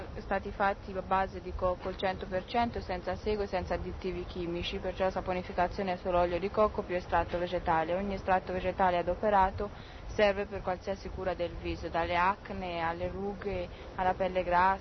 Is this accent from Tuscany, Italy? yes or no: yes; Tuscany, Italy; Cassian Fiorentino Arezzo, in Toscana.